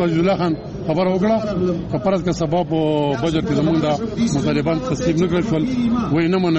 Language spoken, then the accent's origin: Pashto; Khwazakhela, Khyber Pakhtunkhwa, Pakistan; زه سواد خوځښین نه راغلی ما،